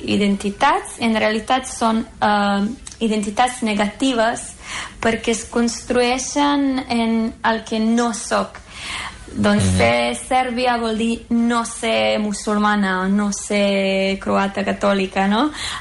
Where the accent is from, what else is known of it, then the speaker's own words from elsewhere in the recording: Bosnia & Herzegovina; accent: Bosnian; vaig créixer a Bòsnia, on teníem altres nacionalismes, però clar, és molt raro, perquè ara quan me'n vaig a Zagreb, jo tinc un accent bosnià, 100%, i se suposa que estic a la meva ciutat, però sóc l'altra